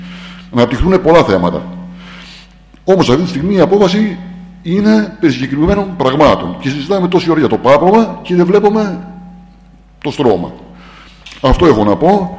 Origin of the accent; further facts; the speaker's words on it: Sykies, Central Macedonia, Greece; Κάτοικος Σιχιάς είμαι, από τη Σιχιά είναι η καταγωγή μου